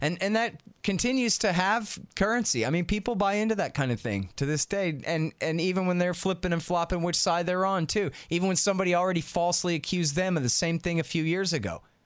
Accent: Texas, United States; You know, in my case, I'm from Texas.

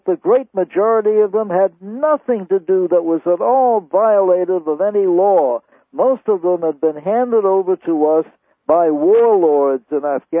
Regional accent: New York City, New York, United States; I'm a New Yorker

